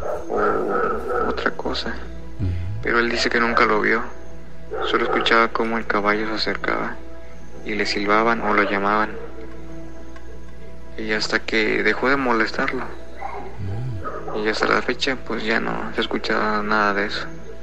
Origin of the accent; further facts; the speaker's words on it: Papantla, Veracruz, Mexico; de Papantla, Veracruz.